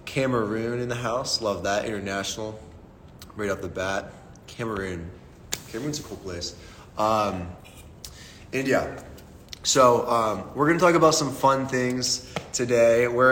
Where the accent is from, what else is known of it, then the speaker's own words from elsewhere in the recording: Pittsburgh, Pennsylvania, United States; If you don't know who I am, I am from Pittsburgh.